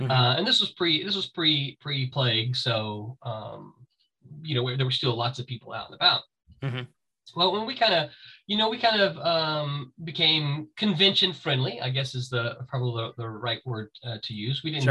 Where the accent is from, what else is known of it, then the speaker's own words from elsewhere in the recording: Mississippi, United States; Now, so I'm from Mississippi and, so I don't get too worked up about it.